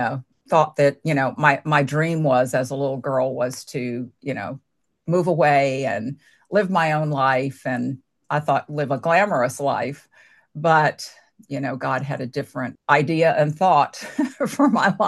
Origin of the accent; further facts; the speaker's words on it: Savannah, Georgia, United States; born or raised there